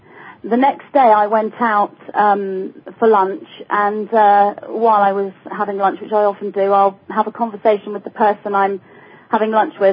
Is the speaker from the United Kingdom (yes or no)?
yes; England, United Kingdom; accent: English; I do have quite a few tell me they like my English accent, and I simply love the American accent.